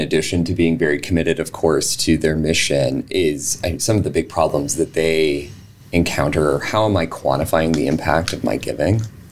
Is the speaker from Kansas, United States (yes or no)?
no; Montana, United States; that births more babies than my home state of Montana and about half a dozen others.